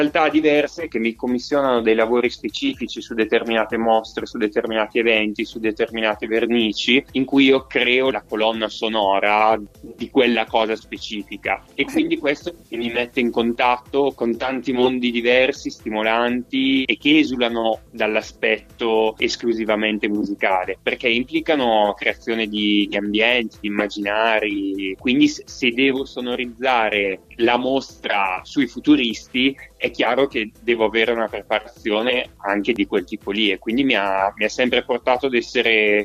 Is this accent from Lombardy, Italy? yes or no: yes; Cremona, Lombardy, Italy; io sono nato a Cremona, in cui le principali attività sono legate ai salumifici, agli allevamenti di animali